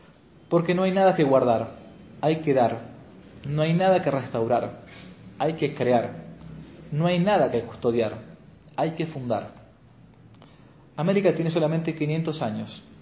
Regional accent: Argentina; a pedirle en público que fundasen una abadía tradicional así en mi país, la Argentina.

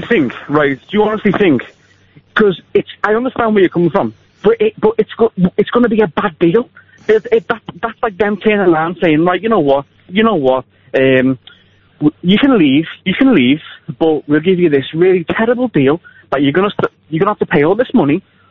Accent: Liverpool, North West England, United Kingdom; So in the 2017 general election, I'm from Liverpool.

